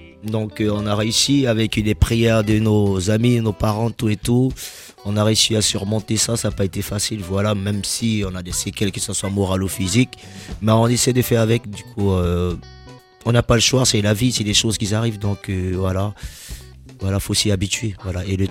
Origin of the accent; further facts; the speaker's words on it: Bordeaux, Nouvelle-Aquitaine, France; Voilà, moi je suis de Bordeaux